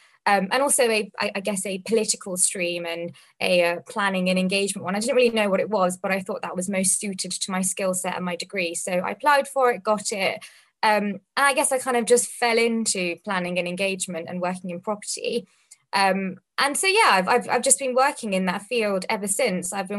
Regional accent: Harrow, London, United Kingdom; born and bred in Harrow, went to school here. So went to a comprehensive school, and then I went to a grammar school for my A-levels in Watford.

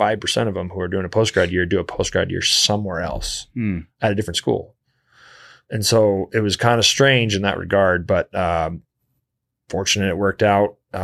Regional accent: California, United States; born there; but I was born in California.

